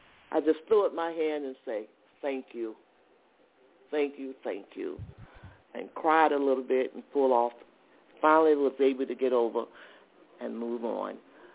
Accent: the South, United States; I'm originally from the South, and I heard the voice.

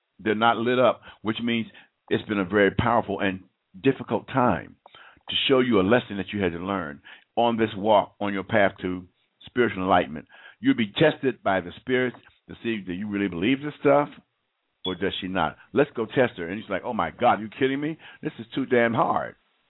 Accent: Atlanta, Georgia, United States; Area code 404, my hometown. I'm right here in beautiful Atlanta, GA.

